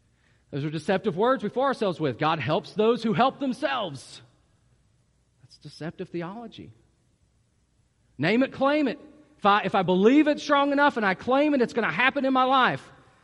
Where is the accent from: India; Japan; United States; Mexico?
United States; West Virginia; It even sounds like a word that's West Virginian. Baal. Okay, got it. I'm from West Virginia.